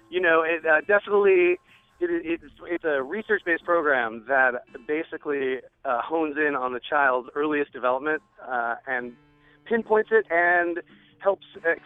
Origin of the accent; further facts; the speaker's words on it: Massachusetts, United States; also born or lived in California; I grew up in Massachusetts, so I have that New England sensibility. But then I went away to California and missed the season.